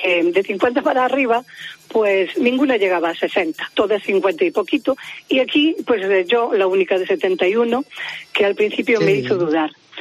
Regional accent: Burela, Galicia, Spain; Yo salí elegida en Miss Fotogenia, en mi pueblo, que se llama Burela, en la costa de Lugo.

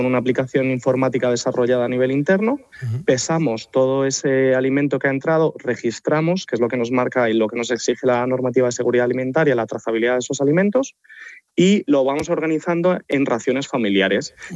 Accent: Madrid, Community of Madrid, Spain; comenzar a adaptarla e implementarla en Madrid, que es mi ciudad natal.

